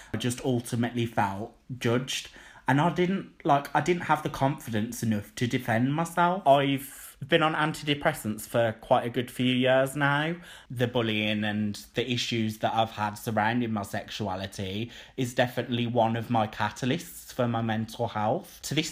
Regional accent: Birmingham, West Midlands, United Kingdom; I am 25 and I'm from Quinton in Birmingham.

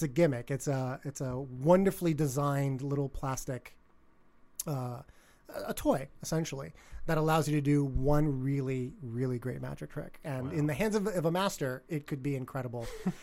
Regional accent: Bronx, New York, United States; I did. I was born in the Bronx.

